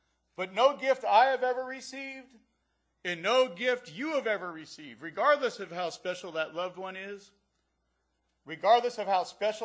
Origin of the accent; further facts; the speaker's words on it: Pennsylvania, United States; My grandmother, when we were young, growing up in Pennsylvania, rural Pennsylvania, so funny.